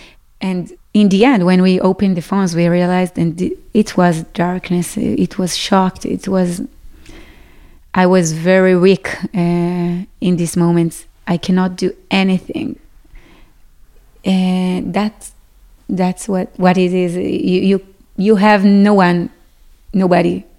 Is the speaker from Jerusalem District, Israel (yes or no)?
no; Sderot, Southern District, Israel; English is a second language; I am from Sderot. I'm 35 years old.